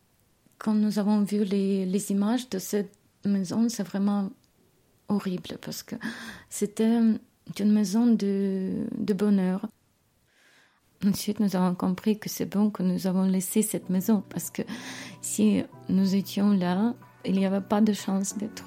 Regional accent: Kyiv, Ukraine; French is a second language; Je viens de Kiev. La population de Kiev est à peu près 5 millions de gens. C'est une ville très développée.

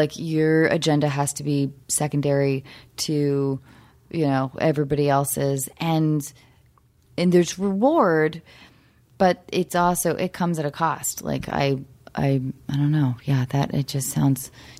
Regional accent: Edmonds, Washington, United States; North of Seattle. Birmingham? Bellingham? No, but close, a place called Edmonds, Washington.

